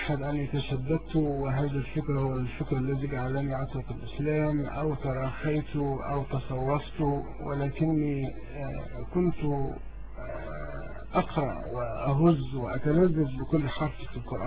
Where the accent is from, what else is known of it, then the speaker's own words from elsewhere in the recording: Egypt; born there; ليس أصل مصري يعني، إن كنت أنا اتولدت في مصر